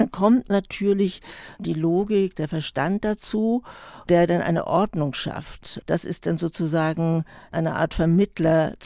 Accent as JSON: {"language": "German", "region": "Berlin", "country": "Germany", "tie": "born or raised there", "said": "Na, zuerst haben wir im Westend gewohnt. Das ist in der Nähe des Olympiastadions, was für uns Kinder natürlich wunderb"}